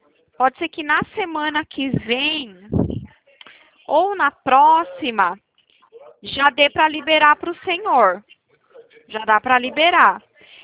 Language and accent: Portuguese; Itu, São Paulo, Brazil; Eu sou daqui de Itu.